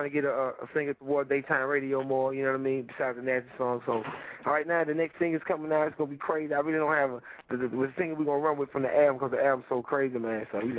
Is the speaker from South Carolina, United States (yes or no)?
yes; Ridgeway, South Carolina, United States; I'm from South Carolina, from Ridgeway, South Carolina.